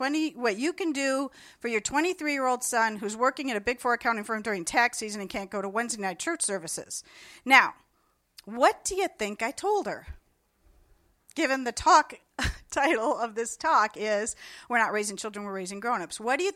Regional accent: Cincinnati, Ohio, United States; now in Tulsa, United States; when this podcast airs, I will be in Cincinnati. That's my hometown, at the Midwest Homeschool Convention

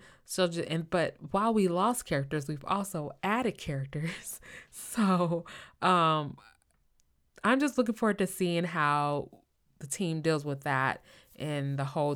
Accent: Midwest, United States; accent: Midwestern; I'm not going to go into it in case my Midwestern accent took over.

